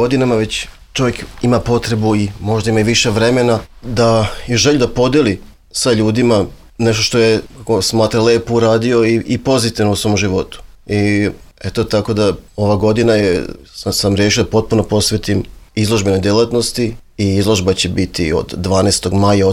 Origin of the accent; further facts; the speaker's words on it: Moscow, Russia; ja sam odrastao u Rusiji. Moj otac je bio dopisnik politike i mi smo otišli da živimo u Moskvu te dalekih 1983. godine. Ja sam u Rusiji živeo do 1927. godine.